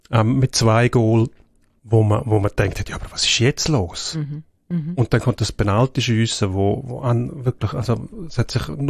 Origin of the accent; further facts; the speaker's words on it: Switzerland; als Schweizer bist du immer noch der Aussenseiter gewesen